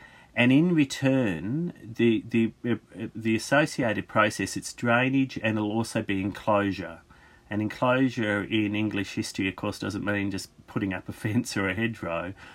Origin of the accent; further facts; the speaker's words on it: Australia; But I'm an Australian historian. I mean, I've studied the frontier in Australia.